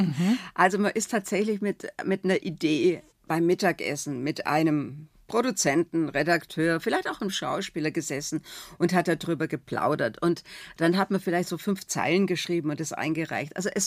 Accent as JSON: {"language": "German", "region": "Baden-Württemberg", "country": "Germany", "said": "da bin ich Schwäbin"}